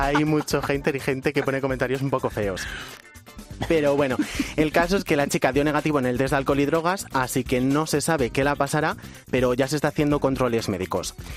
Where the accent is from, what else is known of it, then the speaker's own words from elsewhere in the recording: Peñaranda de Bracamonte, Castile and León, Spain; Peñaranda de Bracamonte, en Salamanca.